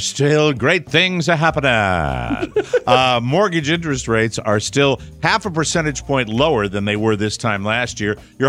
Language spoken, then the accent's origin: English; Hancock, Maine, United States; I'm from Hancock, Tim. So I have a place in Hancock, Maine.